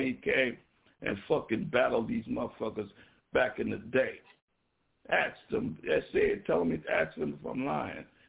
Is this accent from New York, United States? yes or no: yes; Brooklyn, New York, United States; I'm from there. I'm Brooklyn. I'm from Flatbush. I'm from there, so I know.